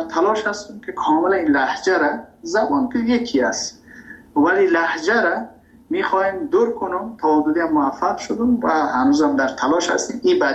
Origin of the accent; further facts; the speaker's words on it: Afghanistan; moved away; also born or lived in Iran; دری کمتر تکلم میکردیم و بیشتر در خانواده بودیم اینا. ما مهاجر شدیم در ایران. من ایران که رفتم، تحصیل ما، کس که میخواد در ایران رشد کنه تحصیل کنه به عنوان یک افغان متاسفانه نمیتونه اونقدر چانس بدست بیاره.